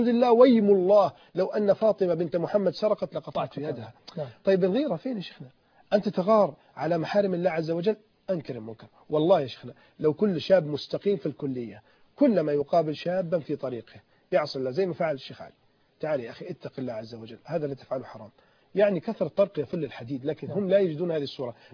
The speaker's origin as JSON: {"language": "Arabic", "town": "Alexandria", "region": "Alexandria Governorate", "country": "Egypt", "said": "أنا من الإسكندرية"}